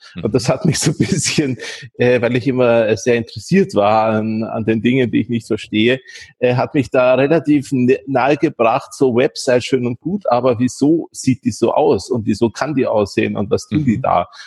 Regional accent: Vienna, Austria; moved away as an adult; now in Berlin, Germany; Ich komme ursprünglich aus Wien, bin jetzt seit 20 Jahren in Berlin arbeitend und wohnend.

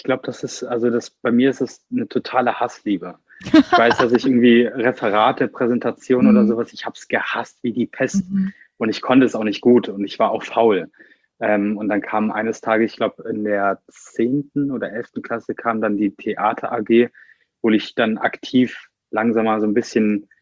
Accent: Bornheim, North Rhine-Westphalia, Germany; Ich bin 24 Jahre alt und ich komme aus Bornheim

